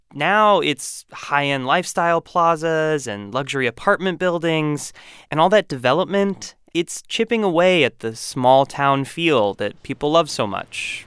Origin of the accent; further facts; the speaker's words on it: Huntington Beach, California, United States; And he chose to start with my hometown of Huntington Beach.